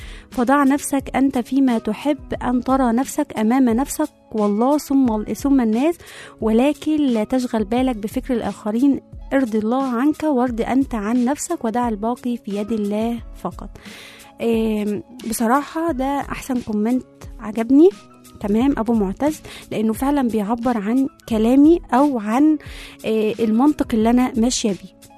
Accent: Egypt; ما تعيشوش عيشة أجانب وإحنا أصلا مصريين، ما تعيشوش عيشة مدن وإحنا في أرياف

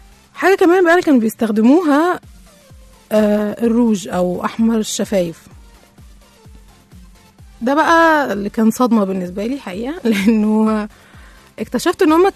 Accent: Egypt; مش كانت يعني او ما كانتش بس عندنا احنا كمصريين او عند الفراعنة بس

